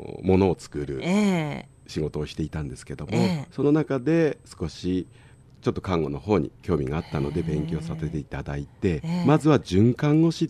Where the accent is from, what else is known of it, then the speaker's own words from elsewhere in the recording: Hakodate, Hokkaido, Japan; moved away as an adult; now in Aichi, Japan; 私はですね、北海道の函館の、田舎、漁師の、町に生まれ育ちました。